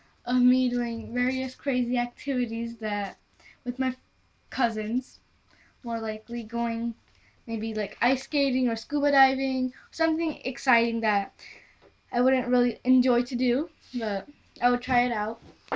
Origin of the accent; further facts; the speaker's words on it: India; I am from India and I'm currently studying at Dunyada Park Academy.